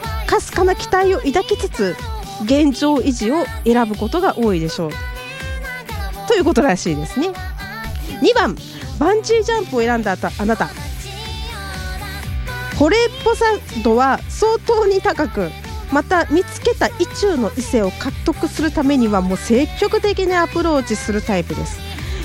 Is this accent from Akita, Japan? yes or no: no; Mie, Japan; 私三重県出身なんで